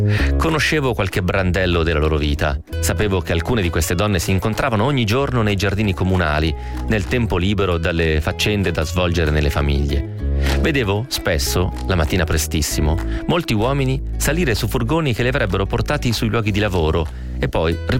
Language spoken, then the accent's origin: Italian; Tuscany, Italy; anche nel mio paesino toscano